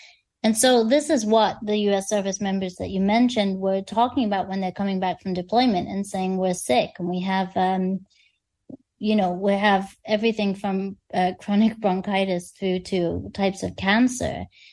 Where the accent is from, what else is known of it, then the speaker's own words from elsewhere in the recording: United Kingdom; I'm saying meters because I'm British